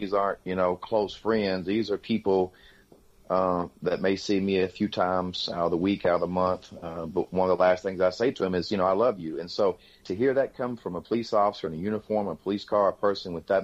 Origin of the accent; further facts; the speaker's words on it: Arkansas, United States; that's my hometown. And, you know, when a police officer ends up policing the town that he grew up in, that's a big plus.